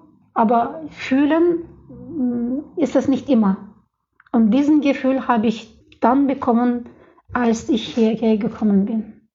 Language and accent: German; Turkey; German is a second language; moved away as an adult; now in Leipzig, Germany; Ich komme aus der Türkei und dort gibt es jetzt aktuell einen politischen Problem. Und ich bin deswegen von politischen Gründen hierher gekommen.